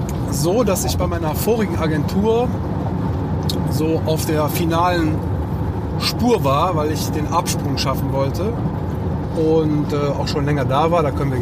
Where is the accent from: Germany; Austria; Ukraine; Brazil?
Germany; Leverkusen, North Rhine-Westphalia; now in Düsseldorf, Germany; ich bin in Leverkusen aufgewachsen. Also das ist so meine Hometown, meine Base, wo meine Eltern noch immer noch wohnen. Und da bin ich auch zur Schule gegangen. Also Leverkusen ist eigentlich immer noch ein bisschen Heimat, auch wenn ich schon relativ lange in Düsseldorf bin.